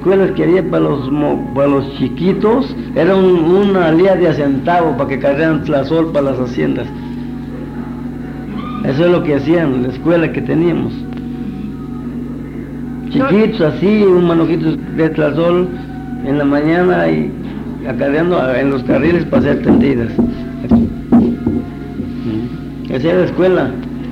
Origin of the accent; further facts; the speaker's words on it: Uruapan, Michoacán, Mexico; De Uruapan, San Michoacán.